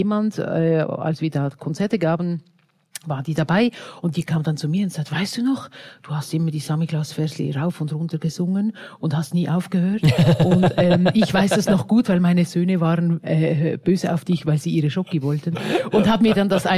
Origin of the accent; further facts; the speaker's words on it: Switzerland; Ja, also ich bin ja Schweizerin